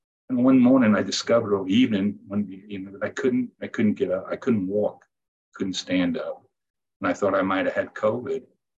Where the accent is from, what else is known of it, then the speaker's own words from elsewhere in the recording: Reston, Virginia, United States; I am from Northern Virginia, Reston, Virginia.